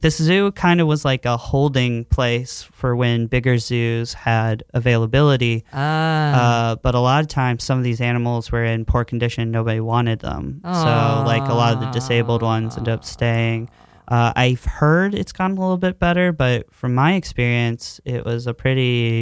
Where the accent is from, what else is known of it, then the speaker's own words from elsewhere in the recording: Thurmont, Maryland, United States; In high school, in my hometown, I worked at an independent zoo in Thurmont, Maryland.